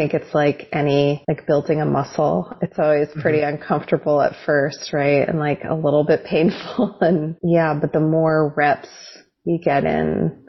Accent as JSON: {"language": "English", "region": "Northeast", "country": "United States", "tie": "born or raised there", "said": "I think that was something growing up in the Northeast."}